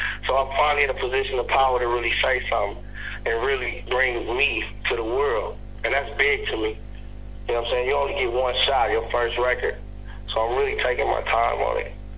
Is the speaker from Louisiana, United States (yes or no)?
no; Compton, California, United States; I'm from Compton, man. I barely just started one in New York.